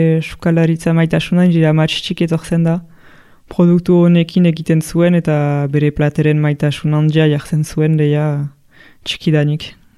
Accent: Bayonne, Nouvelle-Aquitaine, France; now in Tarnos, France; Baionan sortu naiz eta hasi naiz, sukaldaritza egiten dut duela ma bost urte orain, dena ondo niretzat, eta Tarnosen bizi naiz.

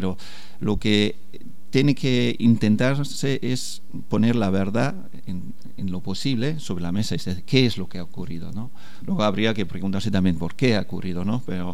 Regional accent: Germany; Spanish is a second language; y yo, siendo alemán, por ejemplo, viviendo entonces todavía en Alemania, no tenía conciencia de ello.

